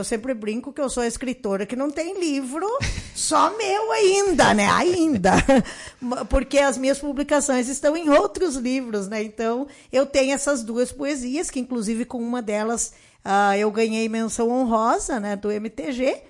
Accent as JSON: {"language": "Portuguese", "town": "Capão Bonito", "region": "São Paulo", "country": "Brazil", "tie": "born or raised there", "said": "o Capão Bonito também, que é a minha terra natal, né? Porque eu nasci e me criei no Rincão Comprido, que hoje faz parte do Capão Bonito."}